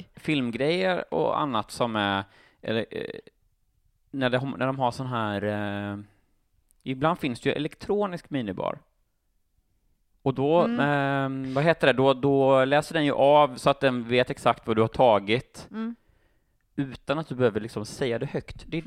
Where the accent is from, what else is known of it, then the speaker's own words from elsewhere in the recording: Småland, Sweden; precis som jag är från Sveriges Småland kanske, jag vet inte.